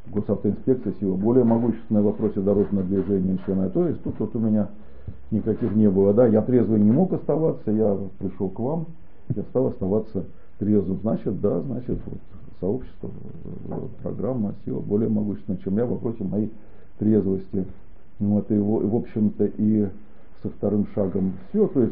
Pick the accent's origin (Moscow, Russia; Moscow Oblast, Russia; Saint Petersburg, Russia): Saint Petersburg, Russia; как бы я питерский, мне снимать уж совсем некомфортно было, да, в этом городе родившись, выросши